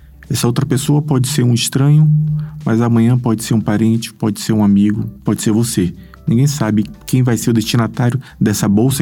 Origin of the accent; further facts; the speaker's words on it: Salvador, Bahia, Brazil; eu sou de Salvador